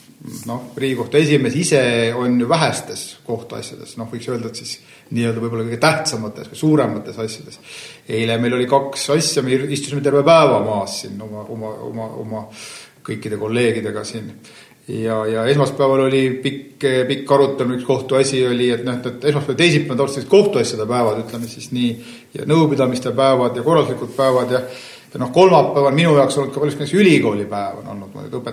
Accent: Saare County, Estonia; Ma olen ikka põline saarlane, igate pidi need isa või oma poolt.

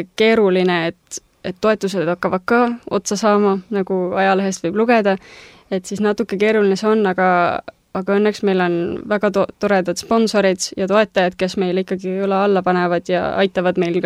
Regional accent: Saare County, Estonia; mina ju ise ka kasvasin üles siin Saaremal

